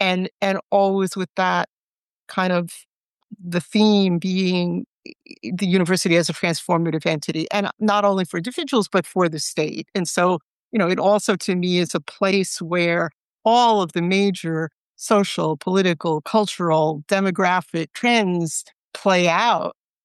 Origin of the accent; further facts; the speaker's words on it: New York, United States; moved away as an adult; now in California, United States; as a New Yorker moving to California in 2000, I mean, one of the things that struck me immediately was the system of public higher education here